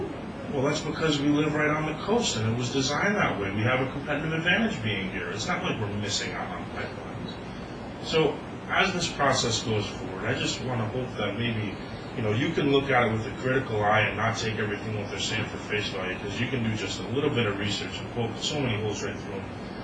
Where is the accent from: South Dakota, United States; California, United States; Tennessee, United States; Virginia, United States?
Tennessee, United States; Chattanooga; I'm from Chattanooga.